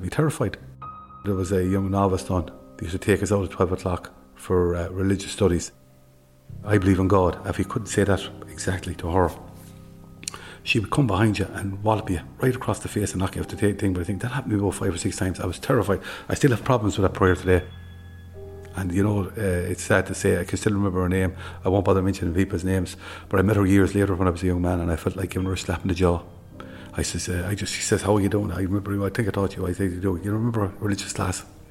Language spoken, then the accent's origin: English; Tuam, Connacht, Ireland; I'm from Tuam. I'm about the seventh generation of my family connected with the town of Tuam, if not more.